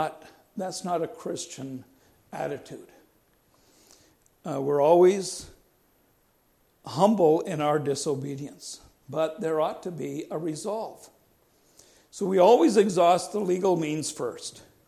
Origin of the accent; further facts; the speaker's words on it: Canada; That's a privilege of being a Canadian.